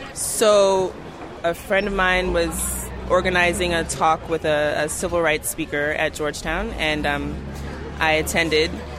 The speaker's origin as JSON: {"language": "English", "country": "Jamaica", "lives_now": "Cuba", "said": "because I'm Jamaican, my family is Jamaican"}